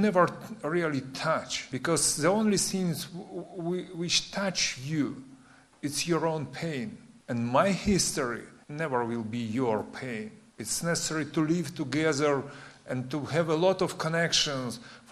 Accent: Ukraine; born there; English is a second language; But I was born there. I was born in 1960 in Ukraine.

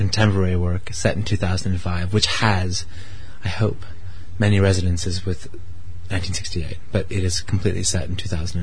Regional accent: Wadsworth, Ohio, United States; I grew up in Wadsworth, Ohio, which is about 20 minutes from Kent State University

